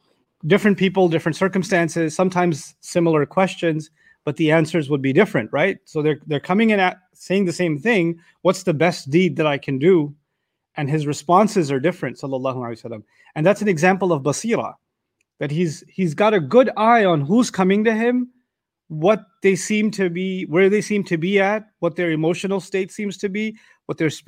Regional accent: Pakistan; where I come from Pakistan or even India, etc., we use other names for God.

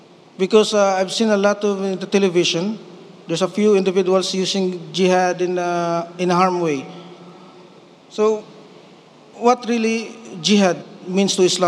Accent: Philippines; from the Philippines.

